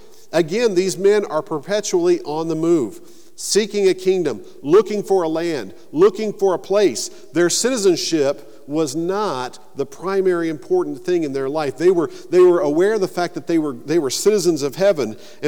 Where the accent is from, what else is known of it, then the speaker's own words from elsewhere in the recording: United States; Now, for me, as an American, I have the little blue book that says United States of America, my passport.